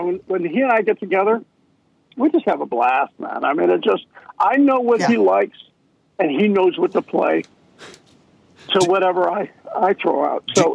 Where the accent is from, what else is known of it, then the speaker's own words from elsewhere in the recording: Detroit, Michigan, United States; he was from Cleveland. I was from Detroit. We're just two Midwest boys.